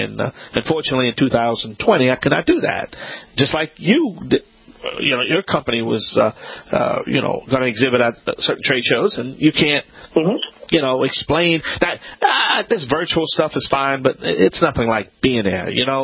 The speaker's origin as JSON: {"language": "English", "region": "Louisiana", "country": "United States"}